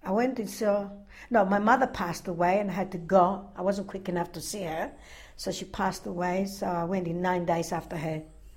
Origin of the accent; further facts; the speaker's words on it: Greece; English is a second language; I was born in Greece.